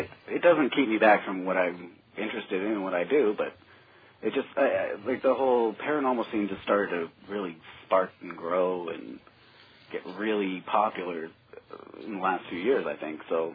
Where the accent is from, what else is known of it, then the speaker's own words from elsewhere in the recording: United States; born there; I keep up with the TV and what goes on in the States. I'm American by birth, so... I'm still in touch with a lot of people over there.